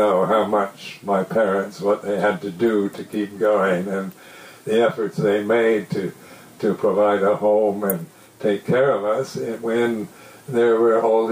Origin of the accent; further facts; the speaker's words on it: Seattle, Washington, United States; And I was born in Seattle. It was a hometown, and we lived in a nice parkland area.